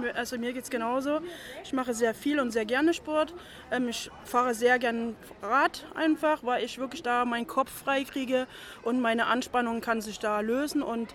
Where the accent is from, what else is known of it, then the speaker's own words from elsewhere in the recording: Dresden, Saxony, Germany; ich komme aus Dresden und war in diesem Teil von Deutschland noch gar nicht.